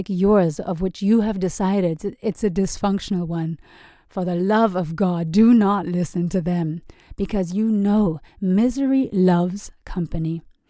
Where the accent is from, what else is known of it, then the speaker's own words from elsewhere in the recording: Germany; also born or lived in England / United States; I grew up in Germany, in England, and in the States. So always in the West, always in very wealthy nations.